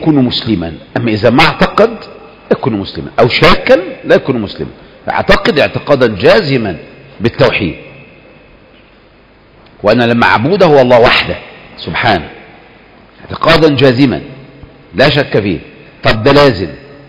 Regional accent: Egypt; في مصر ما عندنا ثلاثة أصول؟

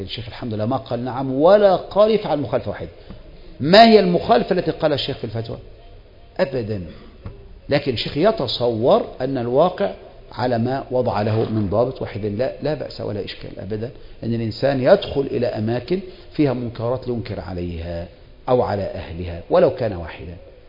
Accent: Egypt; وانا مصري

